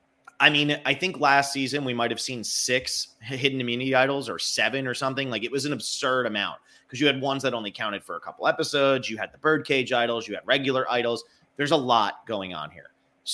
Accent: New Jersey, United States; That's funny because growing up in New Jersey, if I went to, like, my parents wanted me to go to UPenn

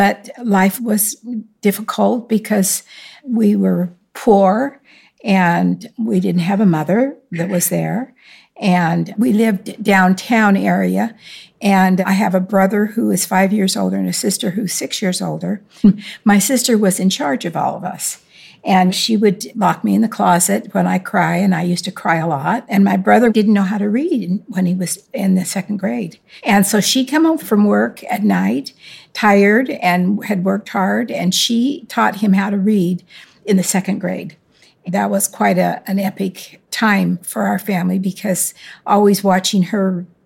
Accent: Idaho Falls, Idaho, United States; born there; I was born in Idaho Falls, Idaho, March 17th, 1939.

